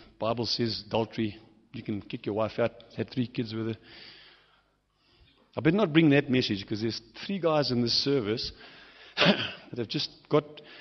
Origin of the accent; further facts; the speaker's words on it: Ventersdorp, North West, South Africa; because I come from Ventersdorp